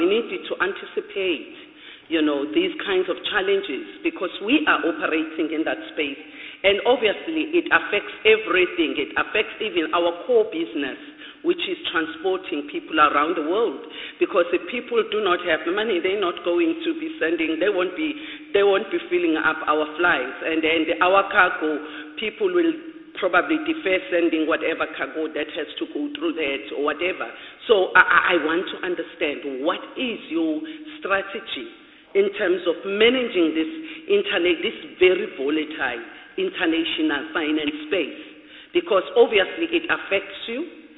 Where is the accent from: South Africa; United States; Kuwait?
South Africa; Durban, KwaZulu-Natal; I'm from Durban